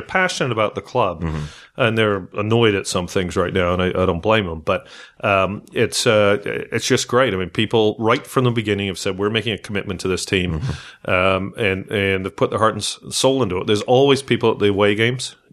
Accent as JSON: {"language": "English", "region": "England", "country": "United Kingdom", "moved": "yes", "lives_now": "Canada", "said": "I immigrated to Canada from England. Love sports."}